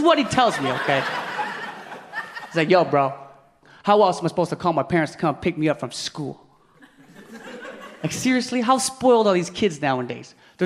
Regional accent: Philippines; But I'm not just any type of Asian. I'm Filipino.

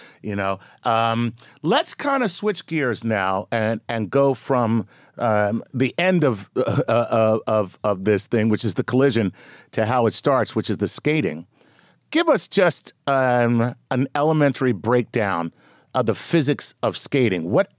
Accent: Canada; Growing up in Canada, I know a guy

